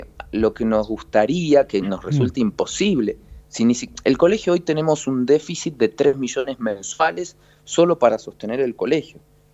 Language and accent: Spanish; Caballito, Buenos Aires, Argentina; born there; Ah, yo nací en Caballito.